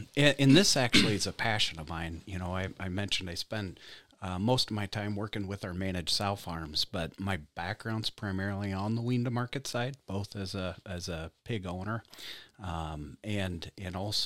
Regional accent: Tipton, Iowa, United States; Originated actually in Eastern Iowa, Tipton, Iowa, born and raised in Cedar County. My wife and two daughters have a small farm there.

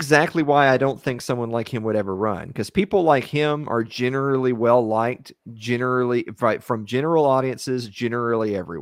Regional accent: Tennessee, United States; You know me, I'm from Tennessee.

